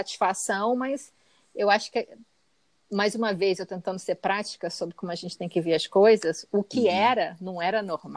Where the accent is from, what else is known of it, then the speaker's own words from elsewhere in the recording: Rio de Janeiro, Brazil; Ah, eu sou do Rio, né?